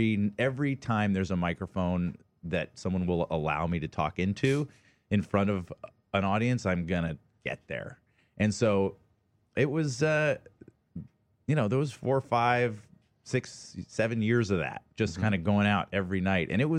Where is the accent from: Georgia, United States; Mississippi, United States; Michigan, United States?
Georgia, United States; Atlanta; I grew up in Atlanta, Georgia.